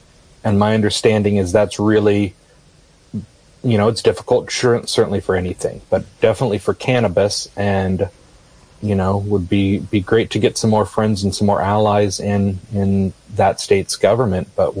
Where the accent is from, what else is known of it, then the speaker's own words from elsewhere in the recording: Missouri, United States; And places like my home state of Missouri just voted to legalize.